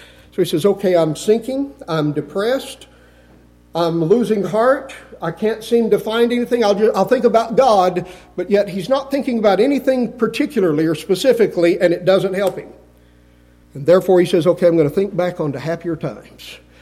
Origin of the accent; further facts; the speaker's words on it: Muleshoe, Texas, United States; that was a widow woman in the church I grew up in Muleshoe, Texas.